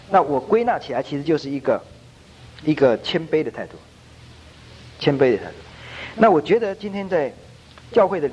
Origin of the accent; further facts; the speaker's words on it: China; 所以我们中国人的太极拳是软软的